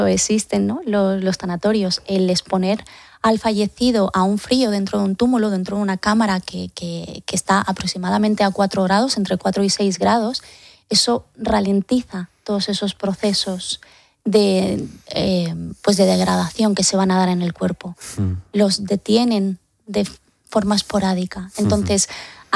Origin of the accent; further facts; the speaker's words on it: Andalusia, Spain; yo soy andaluza